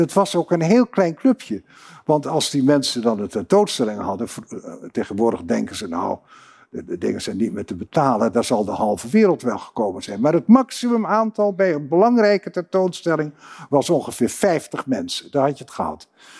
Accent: Groningen, Netherlands; moved away as an adult; Nou, ik kom reusachtig uit Groningen. En daar ben ik ook heel trots op. Maar ik moest er ook steeds blijven.

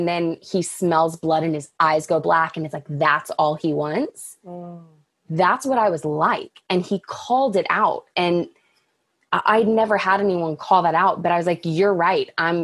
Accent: Dallas, Texas, United States; I went to kind of a rural school, and growing up in Dallas, like it just wasn't, I missed the city and I missed like being there.

